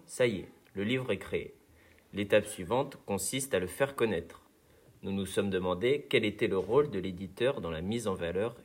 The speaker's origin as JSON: {"language": "French", "region": "Normandy", "country": "France", "said": "En tant que Normand, on peut penser aux"}